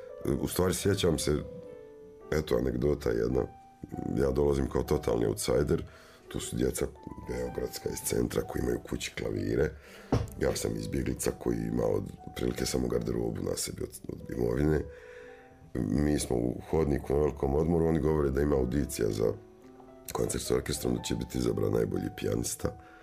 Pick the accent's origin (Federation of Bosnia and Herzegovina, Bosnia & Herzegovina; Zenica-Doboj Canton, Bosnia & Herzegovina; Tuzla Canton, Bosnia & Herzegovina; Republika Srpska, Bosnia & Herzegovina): Federation of Bosnia and Herzegovina, Bosnia & Herzegovina; Sarajevo; ja sam došao iz Sarajeva koji nije u tom momentu bilo pretjerano sredina jaka za klasičnu muziku